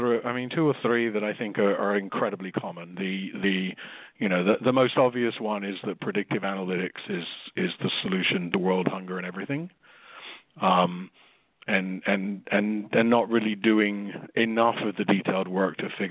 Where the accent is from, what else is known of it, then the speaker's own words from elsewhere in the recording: United Kingdom; now in United States; I am originally British, now living in America.